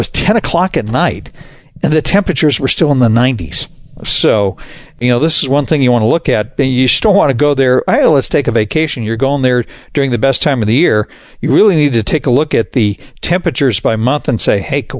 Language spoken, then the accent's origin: English; Arizona, United States; I grew up in Arizona. Great place to live, and it was listed as one of the top 10 states to live.